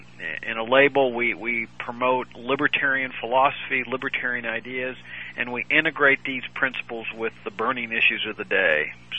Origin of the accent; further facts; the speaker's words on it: Laredo, Texas, United States; I grew up in Laredo, which is a town down on the Texas-Mexican border. I grew up on a farm there on the Rio Grande